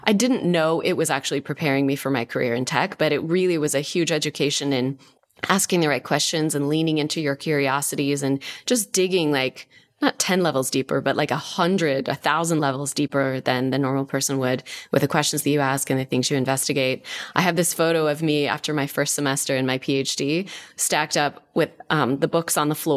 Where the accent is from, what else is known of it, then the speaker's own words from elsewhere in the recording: Seattle, Washington, United States; But yeah, I grew up in Seattle. I'm an Air Force brat.